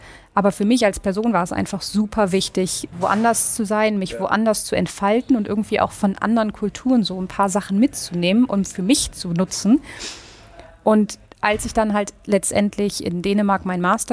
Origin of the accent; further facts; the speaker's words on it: Northern Germany, Germany; ich komme aus Norddeutschland, für mich war es recht normal, dass überall Meer ist.